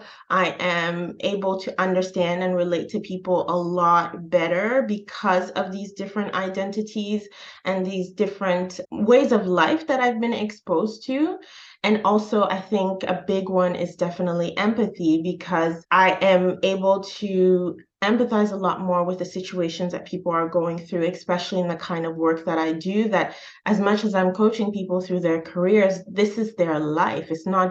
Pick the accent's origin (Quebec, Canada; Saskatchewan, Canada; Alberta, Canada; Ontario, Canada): Quebec, Canada; Montreal; Yeah, I'm from Montreal, Canada. So I was born in Montreal. My family's background is from Ghana. My parents immigrated to Canada back in the 80s, and they've been here ever since.